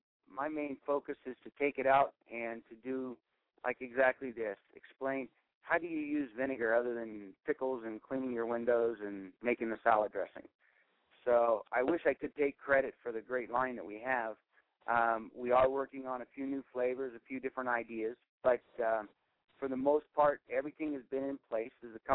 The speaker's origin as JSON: {"language": "English", "region": "California", "country": "United States", "tie": "born or raised there", "said": "I grew up here in the Central Valley of California on the family farms."}